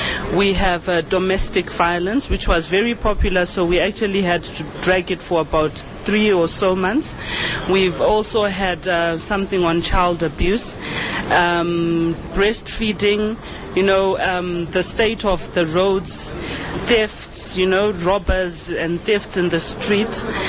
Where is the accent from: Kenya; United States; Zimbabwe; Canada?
Zimbabwe; I am from Zimbabwe.